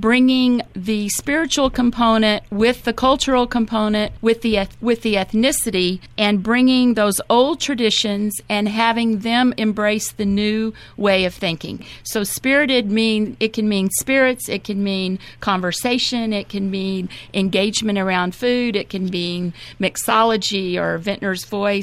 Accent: Corpus Christi, Texas, United States; born there; I was born in Corpus Christi, Texas, so I'm a Southern girl, and 28 years ago, my husband plopped me in the middle of the snow

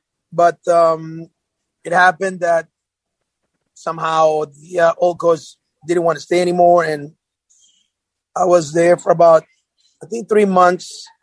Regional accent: El Salvador; I'm from El Salvador

